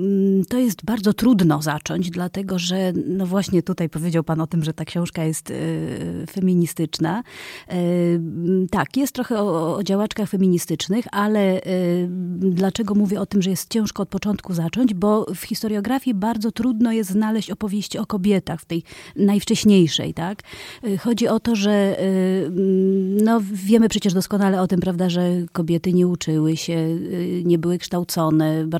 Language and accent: Polish; Lviv, Lviv Oblast, Ukraine; Jestem ze Lwowa. Sama jestem urodzona we Lwowie. Urodziłam się w polskiej rodzinie